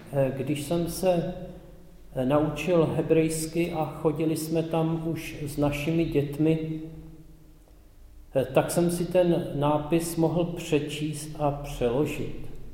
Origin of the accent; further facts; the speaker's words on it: Prague, Czechia; Já jsem vyrůstal v Praze poblíž místa, kterému se říká Hagibor.